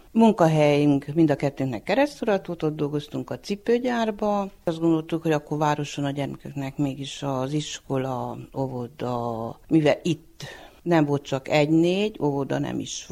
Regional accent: Nagysolymos, Harghita, Romania; now in Magyarandrásfalva, Romania; Nagysolymosból jöttem ide, 1-8-at ott jártam, utána benkeresztül a Talicaomba.

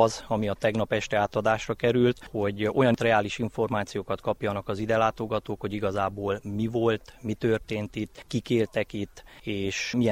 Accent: Sângeorgiu de Pădure, Mureș County, Romania; Én Erdőszentgyörgyön születtem és nevelkedtem.

